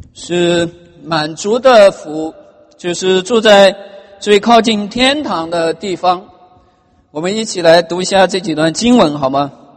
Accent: China

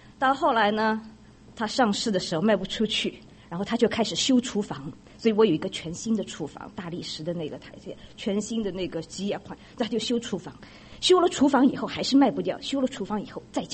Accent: Shanghai, China; 因为我过去在上海长大，我们家有好大的3个很漂亮的阳台，

